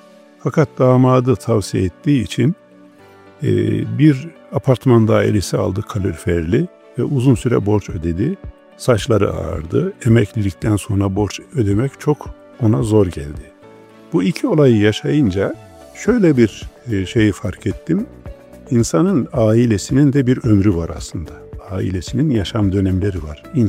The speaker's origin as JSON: {"language": "Turkish", "region": "Kırşehir", "country": "Turkey", "tie": "born there", "said": "1967 Kırşehir doğumluyum."}